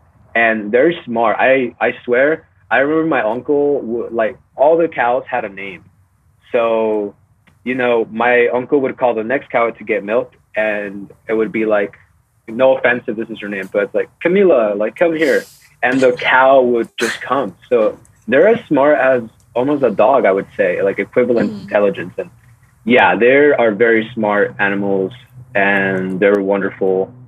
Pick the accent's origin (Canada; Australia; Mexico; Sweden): Mexico; Guadalajara, Jalisco; English is a second language; now in United States; Also being an immigrant and coming from Mexico, so just south of the border. I'm from I was born in Guadalajara, Jalisco.